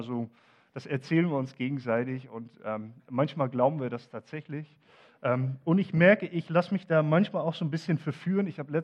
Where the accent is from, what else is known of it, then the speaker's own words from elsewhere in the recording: Netherlands; ich komme aus den Niederlanden